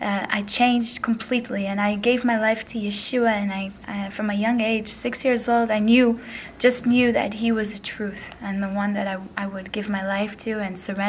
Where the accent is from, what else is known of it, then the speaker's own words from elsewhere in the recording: United States; born there; I was born in the United States, and so many things we experienced during my childhood.